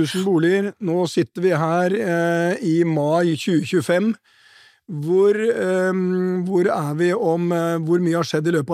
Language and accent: Norwegian; Porsgrunn, Telemark, Norway; now in Oslo, Norway; Når jeg kom fra Porsgrunn og første gang flyttet til Oslo, så gikk tungtransporten forbi rådhuset.